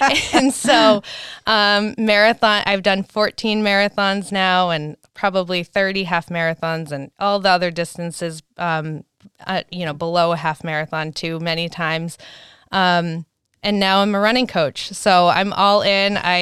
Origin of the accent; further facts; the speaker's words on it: New Hampshire, United States; moved away as an adult; now in Denver, United States; I grew up in New Hampshire, so I moved out to Denver when I was 23